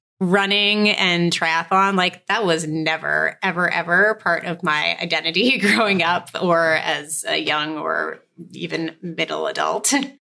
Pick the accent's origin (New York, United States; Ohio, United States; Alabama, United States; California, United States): New York, United States; Syracuse; I had this great experience growing up in Syracuse, New York.